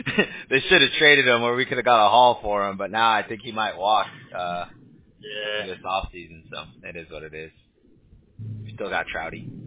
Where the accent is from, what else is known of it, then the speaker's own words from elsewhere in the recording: California, United States; You know what's crazy is we're in Orange County, California. I grew up out here in SoCal.